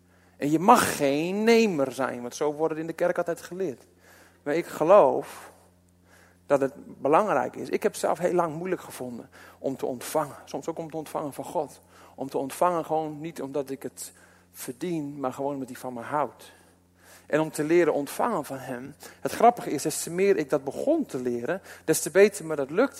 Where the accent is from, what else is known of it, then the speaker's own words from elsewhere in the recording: Netherlands; En eigenlijk zijn wij Nederlanders wel een beetje de wegers.